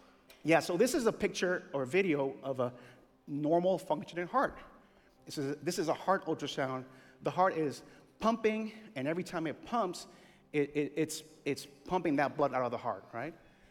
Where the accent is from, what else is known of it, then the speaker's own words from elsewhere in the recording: Honduras; I come from Honduras, a very poor country.